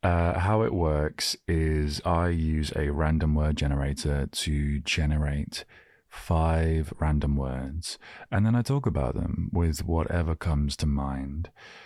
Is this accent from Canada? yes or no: no; South of England, United Kingdom; I'm from the South